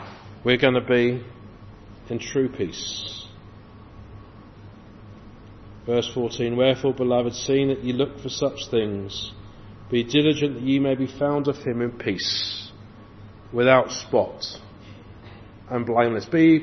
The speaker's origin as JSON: {"language": "English", "region": "England", "country": "United Kingdom", "said": "And they don't wear proper trousers, as we English women would call them."}